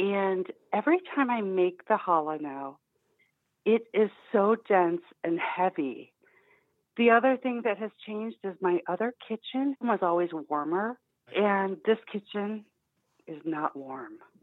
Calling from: Oak Park, Illinois, United States; I'm in Oak Park, Illinois.

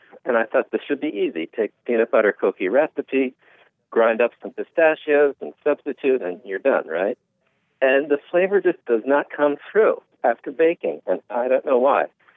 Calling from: Pennsylvania, United States; I'm calling from, I'm near Philadelphia right now.

